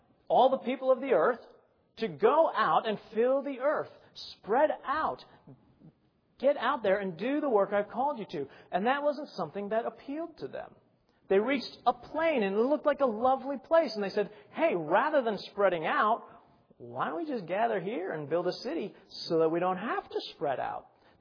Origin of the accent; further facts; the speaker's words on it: Scotland, United Kingdom; and I'm Scottish and I can't throw away good tires.